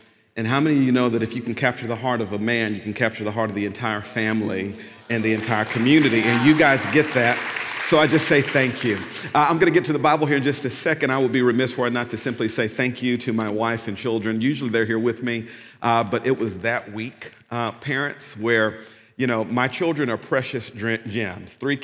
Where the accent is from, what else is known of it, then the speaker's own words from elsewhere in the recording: Pearl, Mississippi, United States; Now, I'm just kind of from the country. I was born and raised in Pearl, Mississippi, and that's just certain kind of ways we do things.